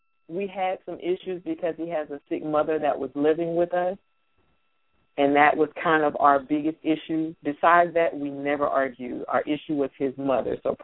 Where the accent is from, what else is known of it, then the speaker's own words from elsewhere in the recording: Florida, United States; now in North Carolina, United States; I'm not from North Carolina. He is. I'm actually from Florida, and I wanted to move back to where my family is because I don't have any family here.